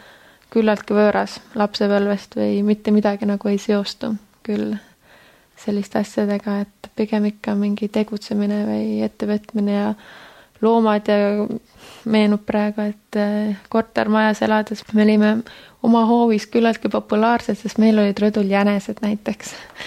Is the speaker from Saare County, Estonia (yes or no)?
yes; Kuressaare, Saare County, Estonia; Olen pärit Saaremaalt üles kasvanud siis Kuressaares.